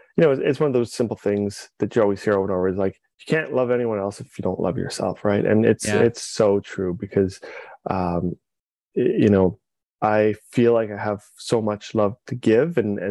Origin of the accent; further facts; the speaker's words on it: Calgary, Alberta, Canada; growing up in Calgary, Alberta, in the middle of the suburbs.